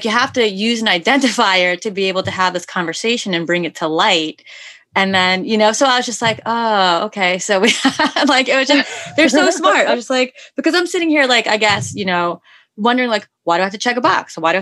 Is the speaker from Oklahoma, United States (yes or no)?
no; New York City, New York, United States; and I guess because I come from New York City, it's kind of like, I don't know, it's every day.